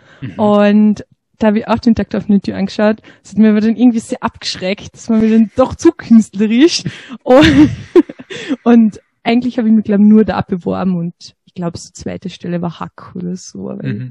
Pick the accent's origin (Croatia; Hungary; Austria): Austria; Carinthia; Ja, also ich bin aufgewachsen in Busanitz. Das kennt wahrscheinlich niemand. Das ist ein 800-Seelendorf in Kärnten.